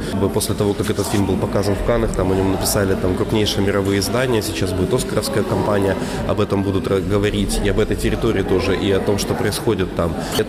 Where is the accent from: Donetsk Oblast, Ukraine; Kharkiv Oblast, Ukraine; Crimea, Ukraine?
Donetsk Oblast, Ukraine; Donetsk; Я сам родом из Донецка